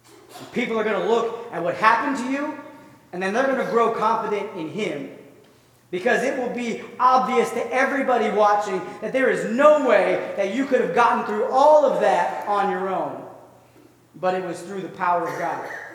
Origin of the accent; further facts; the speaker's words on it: Pittsburgh, Pennsylvania, United States; Now, we're from Pittsburgh, so we know what rivalry is all about.